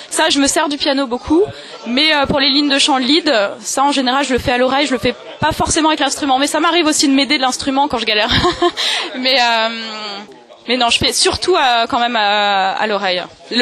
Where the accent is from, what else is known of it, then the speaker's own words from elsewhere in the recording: Paris, Île-de-France, France; la chanteuse d' … On fait l'électro-métal, on est des Parisiens.